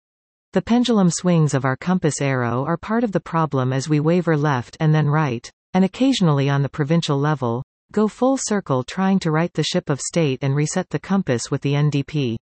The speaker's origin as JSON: {"language": "English", "country": "Canada", "said": "Okay, you and I, as Canadian citizens, could not have done much about these world events."}